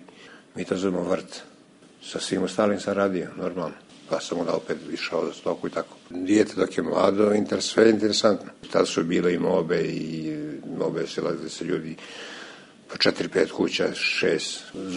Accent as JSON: {"language": "Serbian", "town": "Bijelo Polje", "country": "Montenegro", "tie": "born or raised there", "said": "Rođen sam u Bjelopolje kao sedmo dijete, tad se zvala Zemljadnička puća."}